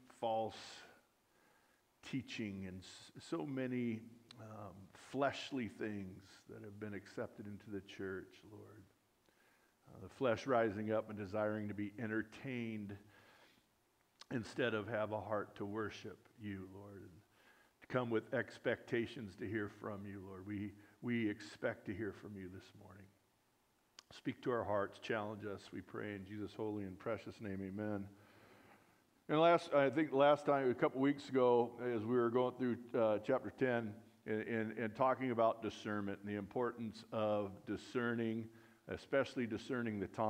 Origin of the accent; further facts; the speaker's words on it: California, United States; And I grew up in California.